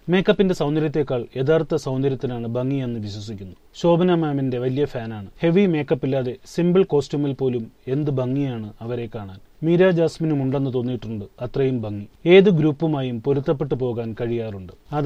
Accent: Puthukkad, Kerala, India; ഞാനൊരു തനി തൃശ്ശൂരുകാരിയാണ്. തൃശൂർ പുതുക്കാടാണ് വീട്.

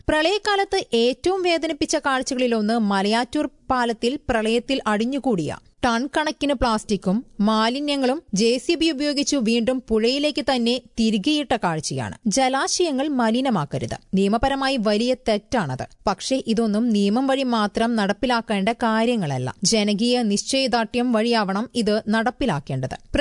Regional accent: Puri, Odisha, India; എന്റെ നാടായ ഒഡീഷയിലുമുണ്ട്. ക്ഷേത്രനഗരമായ പുരിയിലാണ് ഞാൻ ജനിച്ചത്.

